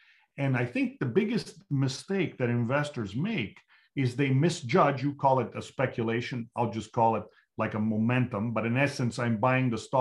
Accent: Canada; I mean, you're a Canadian, I'm a Canadian.

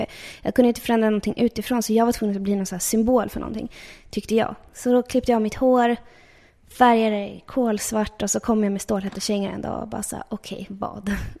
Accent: Upplands Väsby, Stockholm County, Sweden; när jag växte upp i Upplands Väsby.

